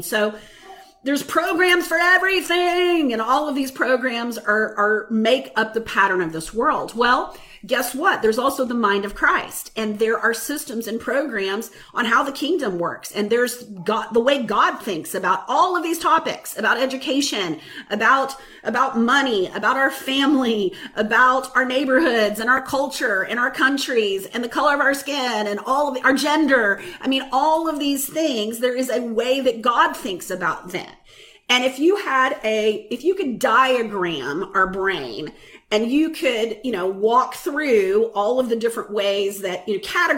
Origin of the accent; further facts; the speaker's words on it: the South, United States; We grew up in church. I grew up in the Bible Belt. I grew up in a denominational background.